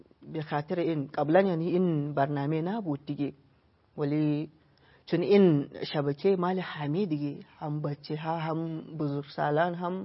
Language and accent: Persian; Nigeria; Persian is a second language; اهل نیجری هستم.